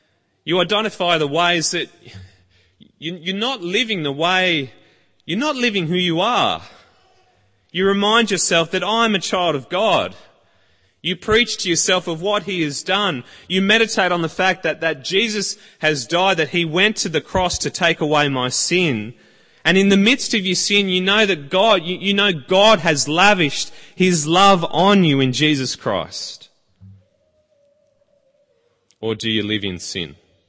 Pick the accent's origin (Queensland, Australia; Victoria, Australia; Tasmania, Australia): Tasmania, Australia; born there; now in New South Wales, Australia; And yes, I was born in Tasmania. Yes, I am of convict descent.